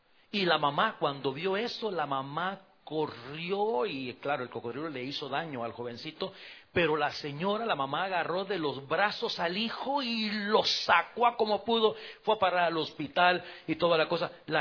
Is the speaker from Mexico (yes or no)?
no; El Salvador; En mi país, en El Salvador, decimos tener cuello.